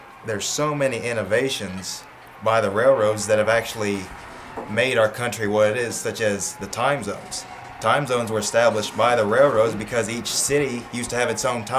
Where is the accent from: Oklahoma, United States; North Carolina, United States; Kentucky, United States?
Kentucky, United States; Roberts; I'm from Roberts, Kentucky. I've lived there my entire 19 years of existence.